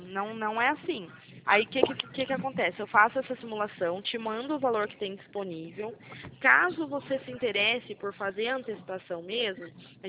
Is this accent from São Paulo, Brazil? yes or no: yes; Santa Bárbara d'Oeste, São Paulo, Brazil